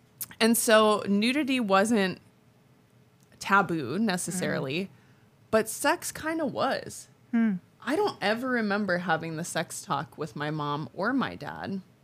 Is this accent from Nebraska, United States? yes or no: no; Hawaii, United States; my growing up in Hawaii, some of my earliest memories are just playing at the beach